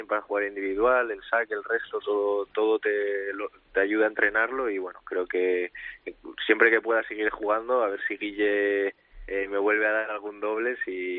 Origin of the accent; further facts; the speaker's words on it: Asturias, Spain; a disfrutar también de mi tierra, ¿no?, de Asturias, que la he hecho en falta también.